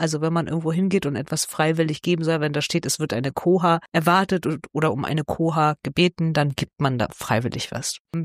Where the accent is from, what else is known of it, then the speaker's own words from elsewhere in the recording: East Germany, Germany; 81 aufgewachsen in Ostdeutschland heißt ja für uns, dass wir gerade noch die letzte Generation sind, die DDR in der Kindheit erlebt hat und dann sozusagen das westdeutsche System danach.